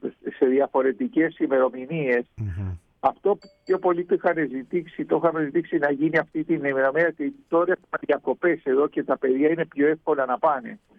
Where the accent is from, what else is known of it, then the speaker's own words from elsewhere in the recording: Uruguay; Εμείς είμαστε παιδιά Ελλήνων, αλλά γεννηθήκαμε και ζούμε στην Ουρουγουάη.